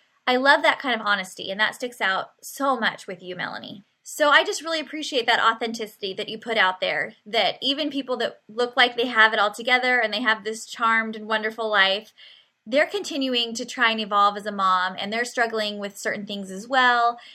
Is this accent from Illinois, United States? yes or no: no; San Diego, California, United States; Well, I'm on the East Coast, but I'm originally from San Diego